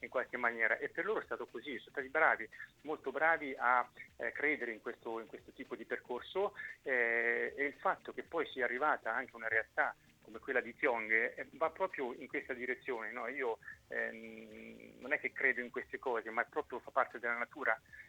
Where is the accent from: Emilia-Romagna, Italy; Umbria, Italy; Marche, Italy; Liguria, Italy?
Marche, Italy; io sono marchigiano quindi ho quasi sempre vissuto nelle Marche, cioè tornavo sempre nelle Marche da dove andavo a giocare.